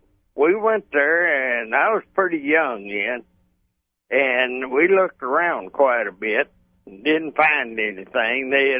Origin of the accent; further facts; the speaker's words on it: New Mexico, United States; also born or lived in Holladay, Texas; Yeah, and I was 3 years old. My daddy took an Indian agent job in New Mexico.